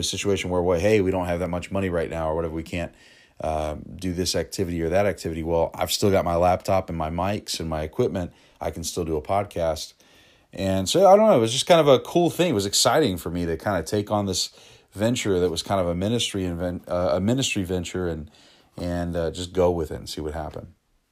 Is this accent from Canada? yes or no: no; Euless, Texas, United States; It's actually the church that I grew up in Euless.